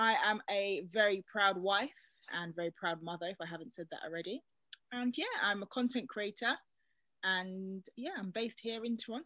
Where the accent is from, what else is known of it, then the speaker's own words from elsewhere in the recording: London, United Kingdom; accent: South London twang; I'm actually originally from London, hence the, I haven't got a very British accent. It's got a little bit of a twang because I'm from a part of London, which is called South London.